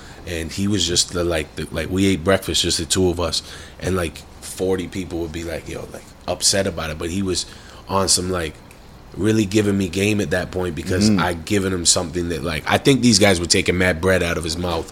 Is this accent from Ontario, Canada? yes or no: yes; Ajax, Ontario, Canada; Like, I'm from Ajax. They're from Ajax.